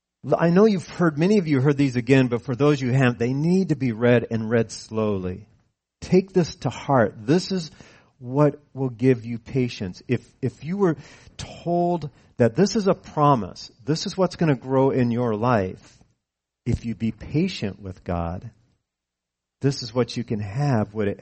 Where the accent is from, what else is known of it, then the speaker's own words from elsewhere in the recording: California, United States; And so this was when, you know, I'm from California, and I've never, you know, I don't know if I'd ever been on a farm.